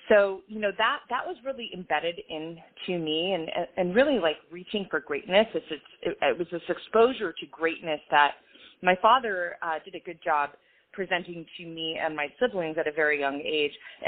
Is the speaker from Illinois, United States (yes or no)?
no; California, United States; Yeah, well, primarily California. I am one of five siblings, so older sister, three brothers, and important to reference them because our family life was, yeah, we moved around a bit. We started in Northern California, but at a very young age, moved down